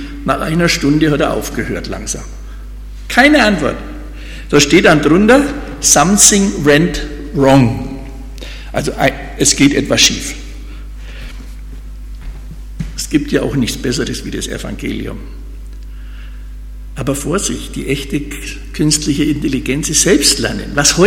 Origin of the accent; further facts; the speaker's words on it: Hof, Bavaria, Germany; In meiner Heimatstadt Hof, da fährt dauernd so ein komisches Auto rum, ohne Fahrer.